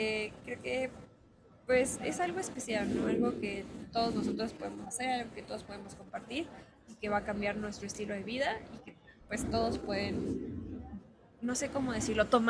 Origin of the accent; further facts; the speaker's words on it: Oaxaca, Mexico; Nací en una comunidad rural del estado de Oaxaca. Desde que nací, soy bilingüe. Mis padres toda su vida han hablado su lengua materna, el mixteco y el mazateco, y también el español. Por tal motivo, crecí dentro de este ambiente.